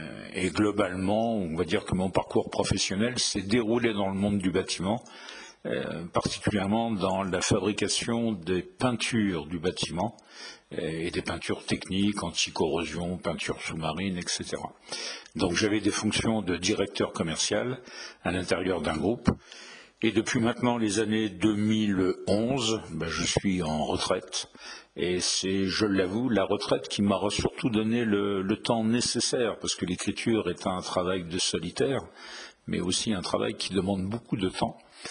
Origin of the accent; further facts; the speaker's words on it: Reims, Grand Est, France; je suis rémois. Je suis né à Reims et j'habite depuis maintenant une bonne quarantaine d'années un petit village à quelques kilomètres de Reims qui s'appelle Les Méneux.